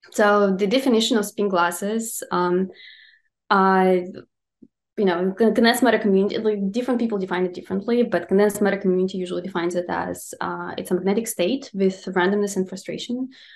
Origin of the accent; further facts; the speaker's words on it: Russia; English is a second language; now in United States; So I'm originally from Russia and I studied high energy theory for quite a few years.